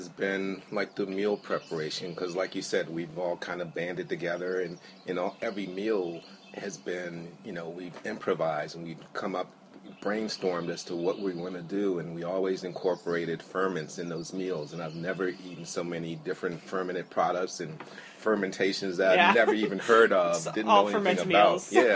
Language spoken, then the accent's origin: English; Washington, District of Columbia, United States; now in Harrisburg, United States; I live in Harrisburg, Pennsylvania. I'm originally from Washington, D.C.